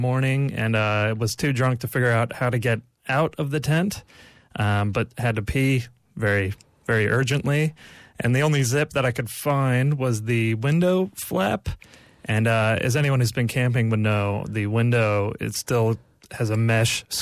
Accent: Kansas, United States; I was raised in Kansas, which is very redneck hillbilly country.

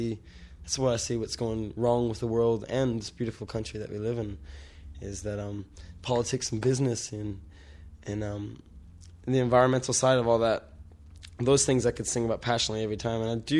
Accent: California, United States; born there; moved away; I was born in California, and I came here in 86. I'm half Australian, half American, and my dad's Australian

